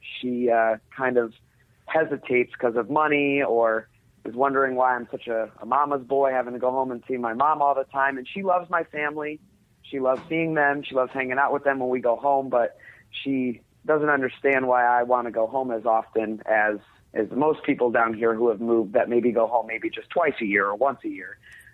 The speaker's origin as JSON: {"language": "English", "region": "Connecticut", "country": "United States", "moved": "as an adult", "lives_now": "Atlanta, United States", "said": "We moved down here to Atlanta from Connecticut about 3 years ago and for her job."}